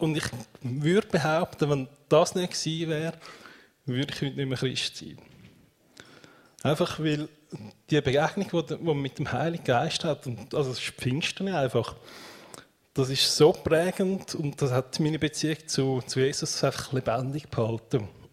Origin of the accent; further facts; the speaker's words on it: Wetzikon, Zurich, Switzerland; ich bin in Wetzikon aufgewachsen.